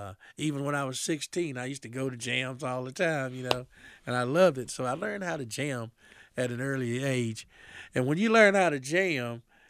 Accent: North Carolina, United States; because I'm from the North Carolina where there's red clay and squirrels scratching up the tree

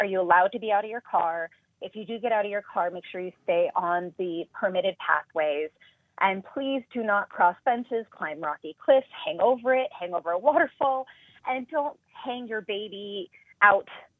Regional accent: Pierre, South Dakota, United States; it was really exciting growing up in Pierre

